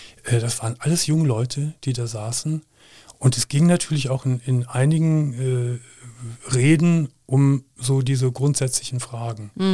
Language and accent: German; Gummersbach, North Rhine-Westphalia, Germany; Ich komme ja leider aus Gummersbach.